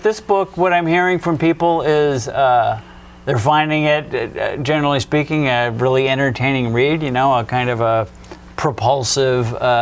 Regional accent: Midwest, United States; now in Texas, United States; I'm originally from the Midwest, and one of the things that has been a real awakening for me moving to Texas

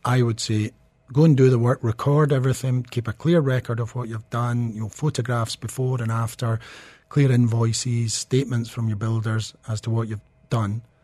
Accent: Scotland, United Kingdom; I'm Scottish, so we're pretty well used to this.

